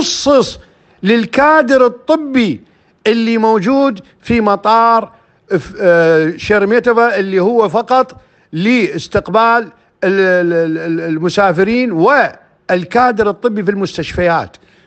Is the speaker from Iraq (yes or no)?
yes; Iraq; now in Moscow, Russia; هاي ماكو واحد يقدر يطلع علبة من الدواء يطلعها مثل ما عندنا بالعراق